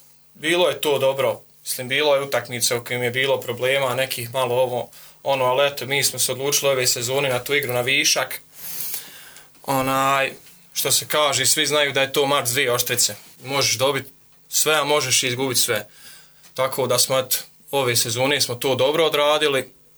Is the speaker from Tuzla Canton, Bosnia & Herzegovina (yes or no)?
yes; Vranovići, Tuzla Canton, Bosnia & Herzegovina; znači dolazim iz Vranovića, selo kod Gračanice.